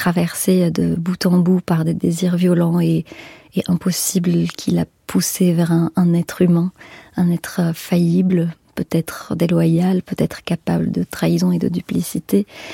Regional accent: Morocco; Enfin, je viens du Maroc, c'est un pays où on n'a toujours pas séparé la religion et l'État

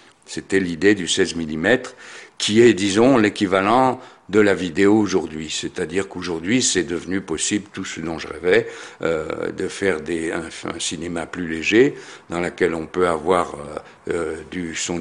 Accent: Switzerland; j'étais suisse et je suis suisse

